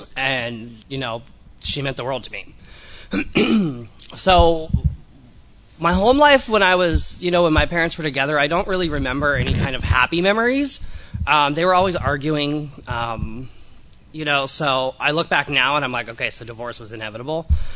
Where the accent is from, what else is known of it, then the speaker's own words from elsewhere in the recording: Tampa, Florida, United States; moved away; So I was born in Florida. I lived there most of my life until about 6 years ago, 5 years ago. In Tampa, born and raised there.